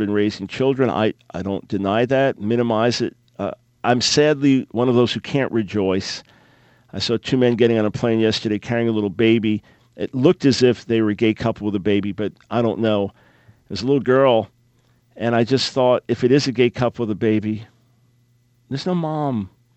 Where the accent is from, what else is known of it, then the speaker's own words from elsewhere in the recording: New York, United States; They're from my home country of New York, actually.